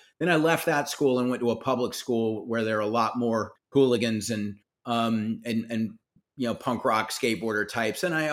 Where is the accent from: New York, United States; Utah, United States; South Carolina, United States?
South Carolina, United States; I grew up in South Carolina and liked to draw from the time I was a little kid